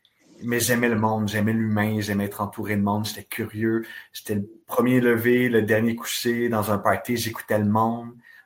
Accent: Napierville, Quebec, Canada; also born or lived in Saint-Édouard; Je suis un petit gars natif de la Montérégie. J'ai grandi à Napierville, mais ma tante voudrait que je vous dise que je suis né à Saint-Édouard. Ne jamais oublier mes origines. C'est pas très loin. C'est un petit village qui est environ à 45 minutes de Montréal.

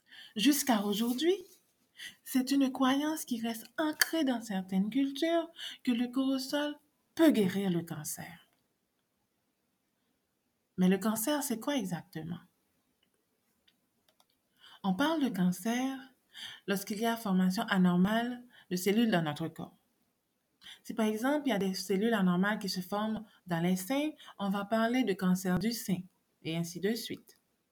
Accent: Haiti; Étant donné que je suis haïtienne d'origine

